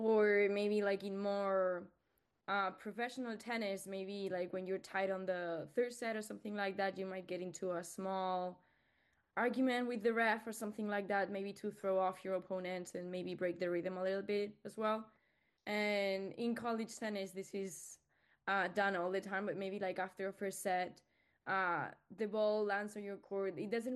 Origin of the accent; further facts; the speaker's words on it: Spain; Yeah, same. I'm from Spain, so I had no idea about the rules of football before starting the project.